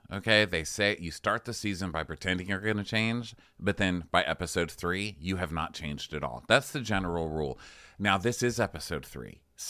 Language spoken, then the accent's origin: English; El Paso, Texas, United States; Yeah, because I'm from El Paso.